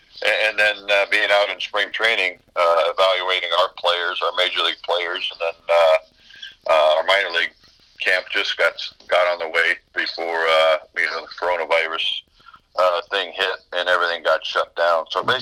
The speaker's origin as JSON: {"language": "English", "region": "California", "country": "United States", "tie": "born or raised there", "said": "But yeah, I mean, football was my life growing up in Northern California."}